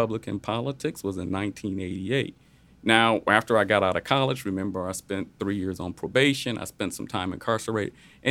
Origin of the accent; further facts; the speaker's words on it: Detroit, Michigan, United States; I had already known all the Democrats because I grew up in Detroit.